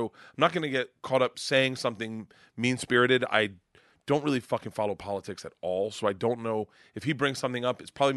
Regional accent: Tampa, Florida, United States; now in Los Angeles, United States; So I'm a Bucs fan because I grew up in Tampa. I'm a Bucs fan, diehard, but I live in LA.

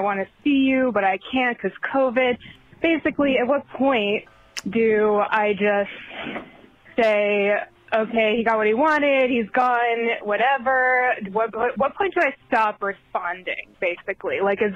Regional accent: Boston, Massachusetts, United States; I'm from Boston.

